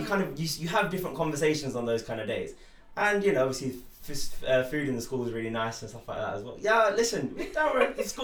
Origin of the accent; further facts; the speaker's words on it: London, United Kingdom; growing up in London